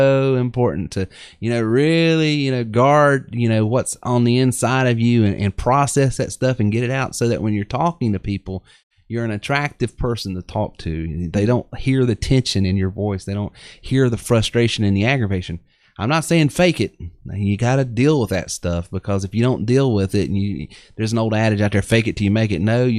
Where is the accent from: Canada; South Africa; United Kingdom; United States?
United States; the South; accent: Southern; You know, my Southern accent sometimes hides more than it reveals